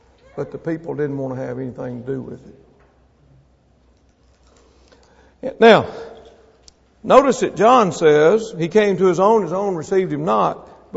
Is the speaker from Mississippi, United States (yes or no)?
yes; Mississippi, United States; I told you I was from Mississippi. We have a redneck club there.